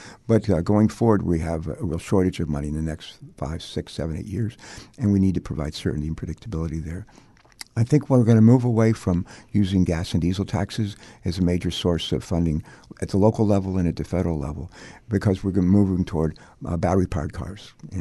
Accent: Danville, Virginia, United States; and I were born in West Virginia, coal mining town, not a lot of money, deep faith, hard work. But we grew up in Danville, Virginia, right on the North Carolina border.

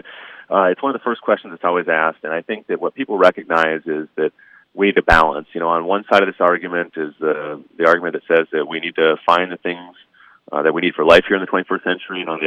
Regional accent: Crosby, Minnesota, United States; born there; You know, I was born in Crosby in 1986, which is about 20 years after the last mining was done in the town.

